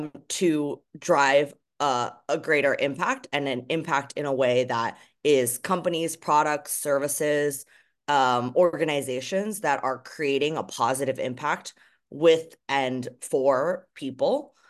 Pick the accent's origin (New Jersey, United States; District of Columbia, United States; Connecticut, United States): New Jersey, United States; I grew up in New Jersey, so I saw how many assets and how much money there is in the financial system